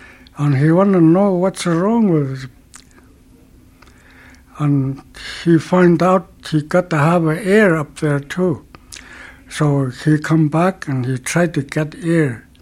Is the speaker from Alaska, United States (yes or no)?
yes; Arctic Village, Alaska, United States; I'm from Arctic Village tribe of... I was born there, 1881.